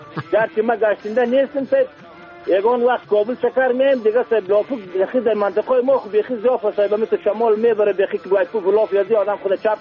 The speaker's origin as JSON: {"language": "Persian", "region": "Bamyan", "country": "Afghanistan", "said": "من خودی من از بامیان هستم"}